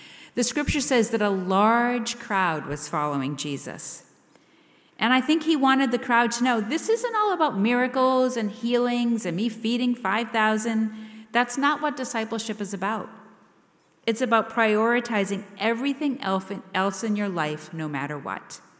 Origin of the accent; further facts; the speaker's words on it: New England, United States; Growing up in New England, I was by default a Red Sox fan.